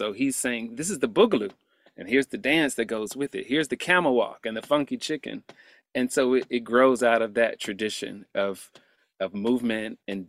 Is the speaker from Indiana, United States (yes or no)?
yes; Gary, Indiana, United States; Growing up in, I grew up in Gary, Indiana, and both of my parents were a product of the Great Migration from the South.